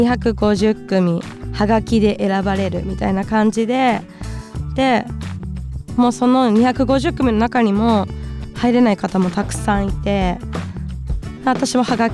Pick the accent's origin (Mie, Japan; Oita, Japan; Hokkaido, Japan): Hokkaido, Japan; 私は北海道出身ということで、ずっと北海道にいたんですけど